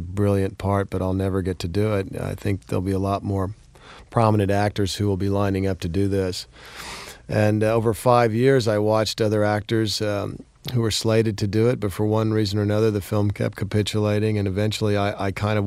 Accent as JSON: {"language": "English", "town": "Fort Worth", "region": "Texas", "country": "United States", "tie": "born or raised there", "said": "when I was a kid growing up in Fort Worth, my dad loved movies and plays, and he would take me and my older brother Bob to downtown to Fort Worth"}